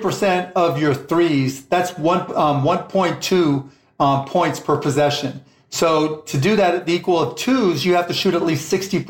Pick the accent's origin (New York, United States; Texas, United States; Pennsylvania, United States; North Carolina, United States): Pennsylvania, United States; Pittsburgh; So it was a guy named Mario Mendoza who played for my hometown Pittsburgh Pirates.